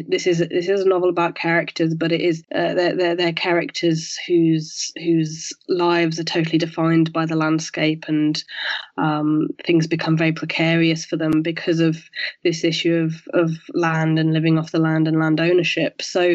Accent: York, Yorkshire and the Humber, United Kingdom; I grew up in York, where I now live, although I did spend time away from my hometown.

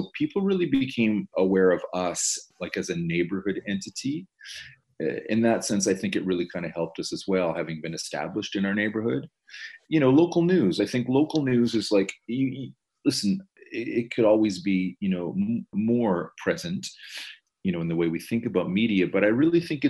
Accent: Toronto, Ontario, Canada; as a Torontonian, as a Canadian

